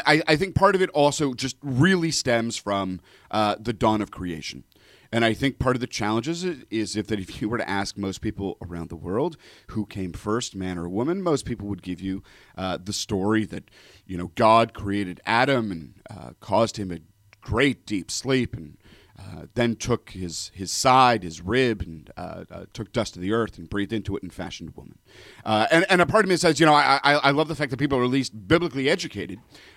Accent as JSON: {"language": "English", "town": "Toronto", "region": "Ontario", "country": "Canada", "tie": "born or raised there", "said": "I grew up in Toronto"}